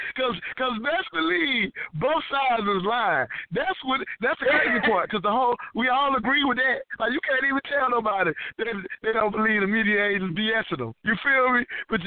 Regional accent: South Carolina, United States; I grew up in South Carolina. All I knew was Martin Luther King.

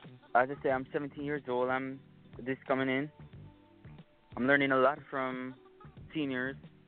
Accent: Alexandria, Jamaica; I'm from Jamaica.

